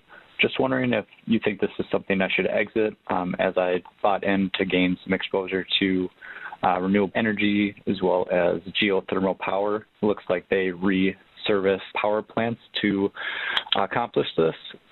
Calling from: Minnesota, United States; I'm calling from Minnesota

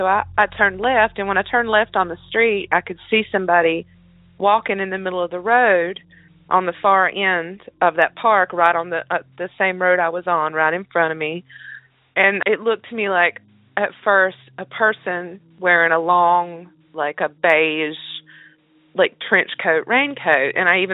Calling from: North Carolina, United States; I can tell you that I'm calling from North Carolina.

